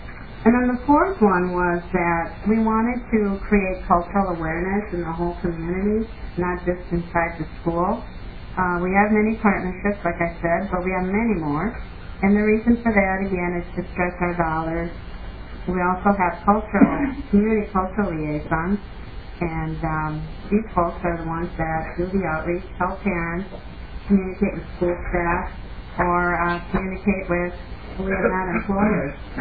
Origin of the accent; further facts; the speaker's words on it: Willmar, Minnesota, United States; Maybe not so much for Wilmer. I grew up in Wilmer, by the way, and that's where I got my name